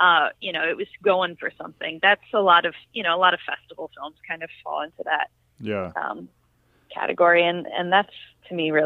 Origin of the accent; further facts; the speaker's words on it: Albany, New York, United States; I grew up in outside of Albany, New York.